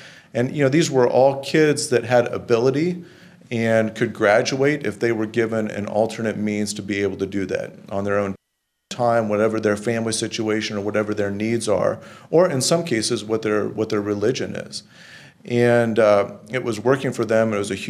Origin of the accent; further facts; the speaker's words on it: Findlay, Ohio, United States; a state representative, and I hail from Findlay, Ohio.